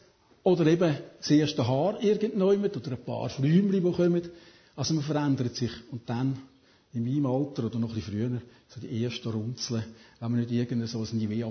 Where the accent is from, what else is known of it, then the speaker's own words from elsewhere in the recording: Switzerland; Soziale Sicherheit ist auch immer in Frage gestellt, auch bei uns in der Schweiz.